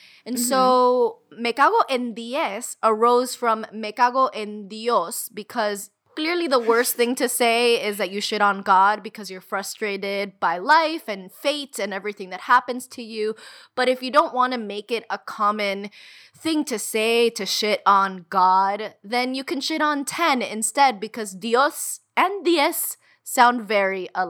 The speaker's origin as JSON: {"language": "English", "country": "United States", "tie": "born or raised there", "said": "But we were raised in the United States, you know?"}